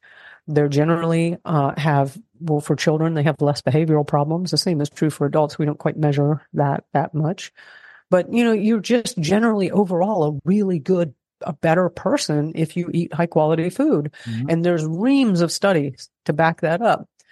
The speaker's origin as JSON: {"language": "English", "region": "Florida", "country": "United States", "tie": "born or raised there", "said": "Well, I grew up in South Florida and my family was kind of poor."}